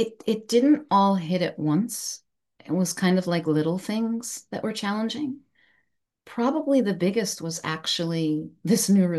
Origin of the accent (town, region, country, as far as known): United States